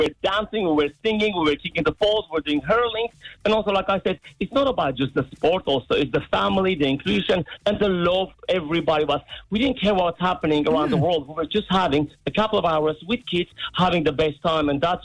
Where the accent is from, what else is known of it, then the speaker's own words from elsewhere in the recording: Armenia; now in Ireland; I'm from Ireland. And I'm like, oh, no, sorry, I'm Armenian.